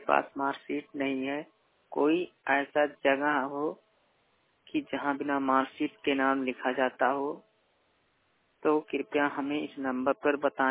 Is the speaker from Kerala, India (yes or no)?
no; Ramnagar Katautiya, Uttar Pradesh, India; जिला बस्ती का रहने वाला हूँ। कटौतिया गांव का नाम रामनगर कटौतिया है।